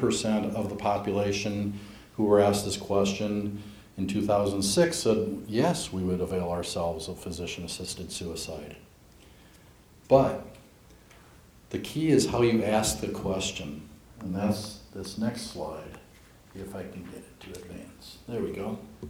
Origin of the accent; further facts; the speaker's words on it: Iowa, United States; I'm from Iowa, and we had it come up to a legislative committee